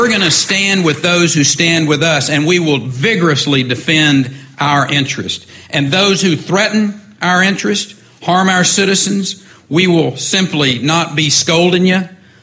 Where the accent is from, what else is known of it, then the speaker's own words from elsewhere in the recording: Texas, United States; Now, I'm a Texan and I'm proud of it.